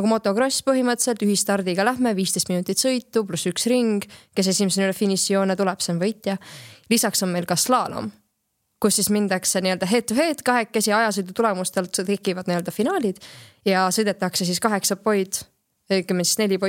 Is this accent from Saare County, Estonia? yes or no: no; Pärnu, Pärnu County, Estonia; meil Eestis, näiteks ka kuna ma olen Pärnus pärit